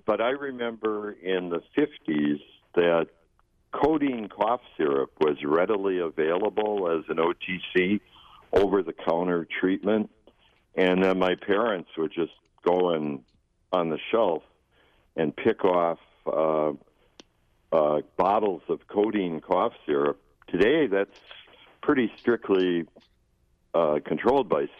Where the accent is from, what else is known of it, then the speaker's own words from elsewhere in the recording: Wisconsin, United States; I grew up in Wisconsin.